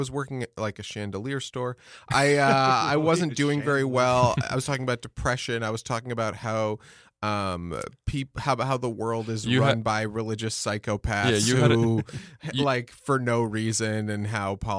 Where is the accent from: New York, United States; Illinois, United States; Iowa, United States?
New York, United States; also born or lived in Nashville; now in Los Angeles, United States; And I grew up in New York. I was born in the city, mostly lived in the suburbs outside, and I went to school in Nashville, and then I just wanted to work in the film industry, so I just drove out here after college